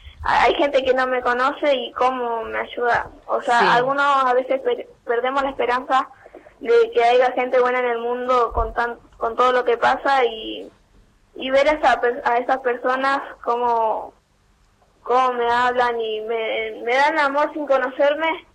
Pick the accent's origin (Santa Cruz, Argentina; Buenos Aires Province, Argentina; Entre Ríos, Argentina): Buenos Aires Province, Argentina; Fátima; Sí, yo soy de Fátima.